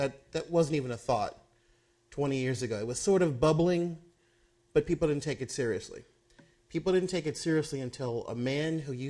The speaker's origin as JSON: {"language": "English", "country": "United States", "said": "As an American Jew, there's no who for that, Mishagoyim."}